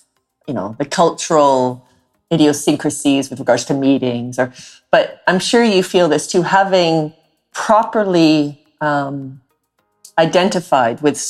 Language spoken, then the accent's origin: English; Cape Town, Western Cape, South Africa; born there; I was born in Cape Town, South Africa, but I don't really feel South African.